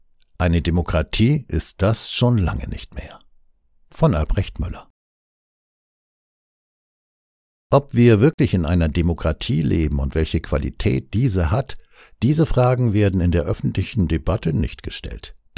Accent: Heidelberg, Baden-Württemberg, Germany; Als ich in meiner Heimatstadt Heidelberg zur Schule ging, gab es dort zwei Zeitungen, die Rhein-Neckar-Zeitung und das Heidelberger Tageblatt.

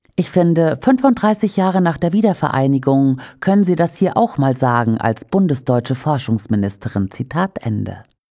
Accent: Saxony, Germany; Ich als Vogtländer sage mit einem Schmunzeln und ganz und gar uneingebildet, ist doch was, dass die zwei ersten Deutschen im Weltall aus meiner Heimatregion stammen

